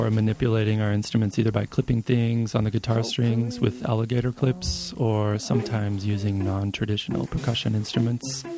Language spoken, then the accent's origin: English; Price, Utah, United States; It's a song about how short life is, about growing up in Price, Utah, and in my school's playground right next door to the cemetery.